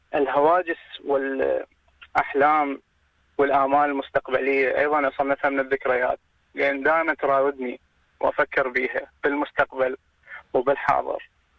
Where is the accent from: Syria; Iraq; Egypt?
Iraq; من العراق احنا 3 عراقيين بالمعرض